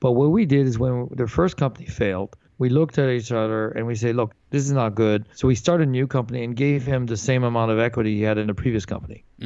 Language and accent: English; France; And so I grew up in France through high school.